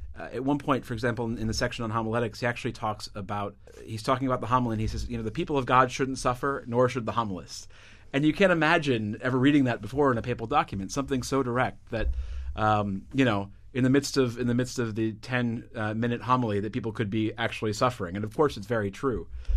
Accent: New England, United States; You know, I'm from New England, so I grew up in the United States

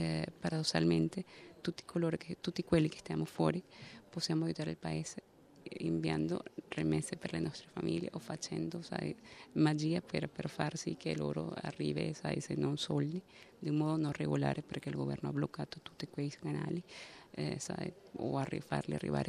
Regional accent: Venezuela; now in Italy; sono venezuelana, sono qui in Italia da aprile 2014.

